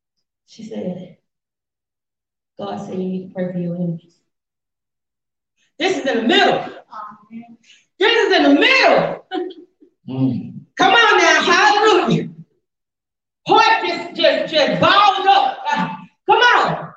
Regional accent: Atlanta, Texas, United States; Atlanta, Texas. And I was going through some stuff. I love my little country town. I was living in my hometown there.

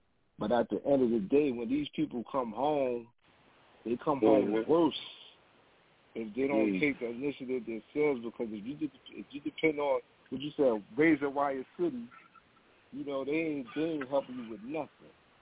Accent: Brooklyn, New York, United States; Alhamdulillah. I'm from Brooklyn, New York.

